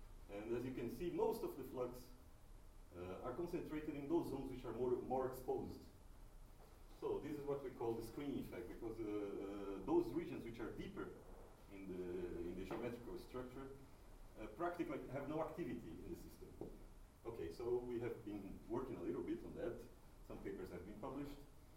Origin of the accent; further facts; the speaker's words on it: Fortaleza, Ceará, Brazil; English is a second language; I come from Brazil, from the very nose of Brazil. It's a city called Fortaleza in the state of Ceará. It's a very dry place, but very nice.